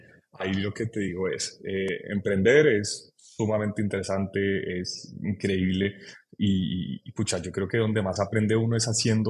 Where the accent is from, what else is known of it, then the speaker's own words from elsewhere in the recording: Colombia; abrir una cuenta en Estados Unidos para nosotros como colombianos es demorado, es tedioso.